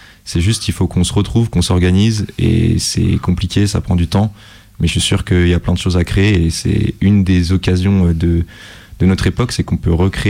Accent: Lyon, Auvergne-Rhône-Alpes, France; Moi, je suis de Lyon d'origine, puis maintenant je viens en Haute-Savoie.

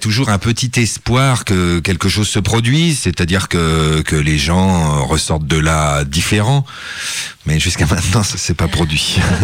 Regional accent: Centre-Val de Loire, France; moved away as an adult; Eh bien, en fait, je viens du Loir-et-Cher, dans la région centre, et puis après mon baccalauréat, je suis allé à Paris

